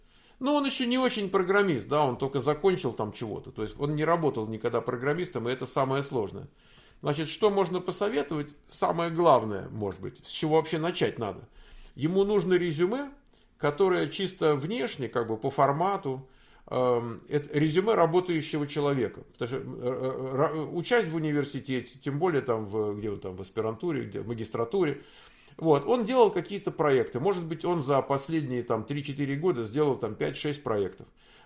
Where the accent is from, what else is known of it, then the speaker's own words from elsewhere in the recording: Moscow, Russia; moved away as an adult; now in Sunnyvale, United States; Я из Москвы. Там родился, там жил. В 34 года переехал. Вот ровно полжизни назад. Вот мне сейчас 68. А в 34 переехал. А в Штатах мы в Кремниевой долине. Живем в городе Саннивейл.